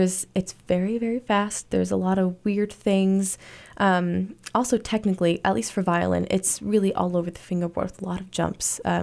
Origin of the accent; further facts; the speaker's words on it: Chicago, Illinois, United States; because I grew up in Chicago. I grew up with the … right in my backyard. Mm-hmm. I didn't live in the suburbs. I lived right downtown.